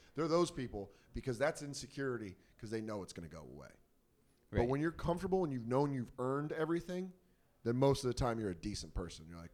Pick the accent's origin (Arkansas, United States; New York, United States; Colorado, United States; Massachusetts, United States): Colorado, United States; Aurora; I'm from Denver and San Francisco. Like, my dad lived in San Francisco. My mom lived in Denver. I was raised in Denver. Aurora, okay. Specifically. A-Town.